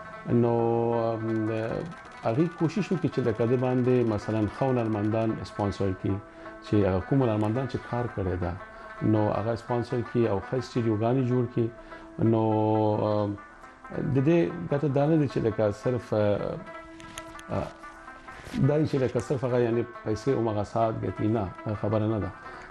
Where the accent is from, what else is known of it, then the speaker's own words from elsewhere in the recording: Afghanistan; زه د افغانستان یم د افغانستان راغلی یم